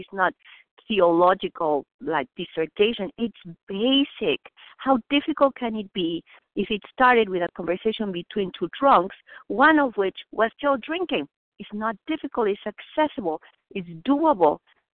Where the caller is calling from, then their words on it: Boston, Massachusetts, United States; I'm calling from Boston.